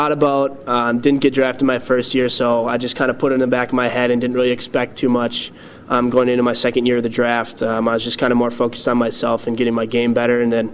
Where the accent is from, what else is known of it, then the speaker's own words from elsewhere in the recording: Minnesota, United States; growing up in Minnesota, it's easy to, you know, kind of get distracted by the whole, like, oh, my gosh, I'm playing the Gophers